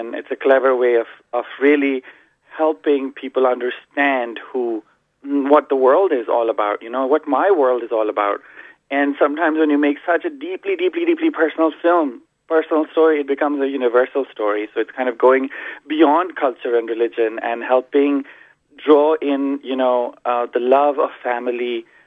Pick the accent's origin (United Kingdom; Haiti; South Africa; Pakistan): Pakistan; moved away; also born or lived in Canada; growing up in Pakistan, you only wake up once you 15, you just know nothing, you know.